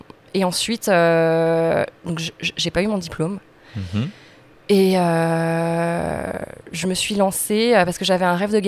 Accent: Crépy-en-Valois, Hauts-de-France, France; dans la ville dans laquelle j'ai grandi, dans l'Oise, une ville qui s'appelle Crépy-en-Valois.

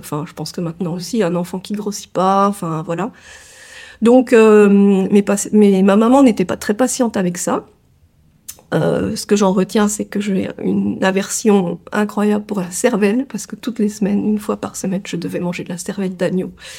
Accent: Morteau, Bourgogne-Franche-Comté, France; J'ai vécu à la campagne hein, tout le temps, donc je suis née à Mortaux, pays de la saucisse, dans une famille un peu. J'ai grandi dans une famille un peu élargie puisque mes cousins, mes oncles et tantes, mes grands-parents, tout le monde habitait un peu dans le même secteur.

